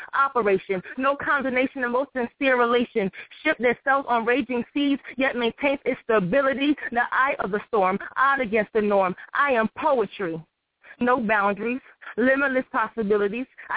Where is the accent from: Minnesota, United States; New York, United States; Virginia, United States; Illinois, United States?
Virginia, United States; Hampton; from Hampton, Virginia.